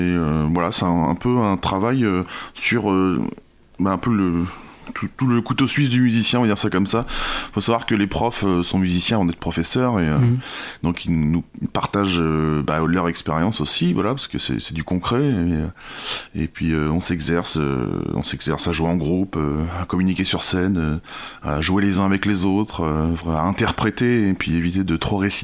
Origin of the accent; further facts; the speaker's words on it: Tonnay-Charente, Nouvelle-Aquitaine, France; Je suis de Tonnet-Charente.